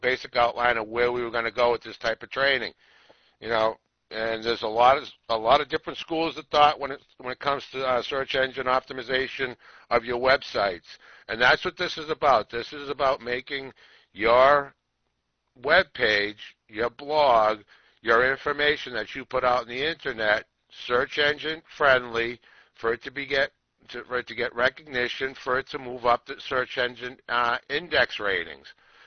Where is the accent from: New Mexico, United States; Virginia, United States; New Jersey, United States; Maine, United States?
New Jersey, United States; Like I said … I'm from New Jersey.